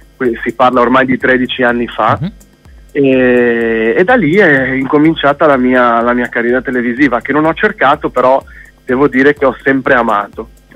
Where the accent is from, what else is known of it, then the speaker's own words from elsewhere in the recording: Genoa, Liguria, Italy; perché io sono genovese.